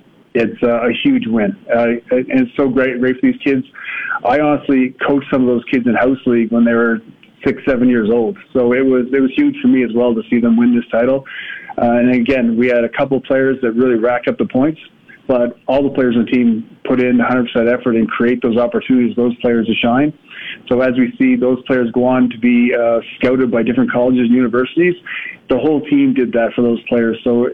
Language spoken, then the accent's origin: English; Canada; I come from St. Yvette